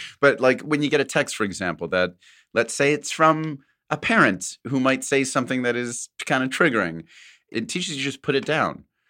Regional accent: Portland, Oregon, United States; I'm from Portland, Oregon.

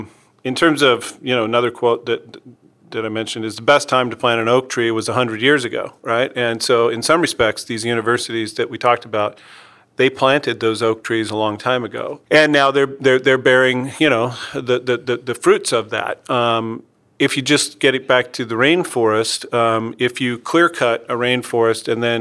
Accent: United States; Well, if we just step back and look at Australia, being American, you know, I appreciate the fact that, you know, the United States, at least relative to Europe, is a young nation.

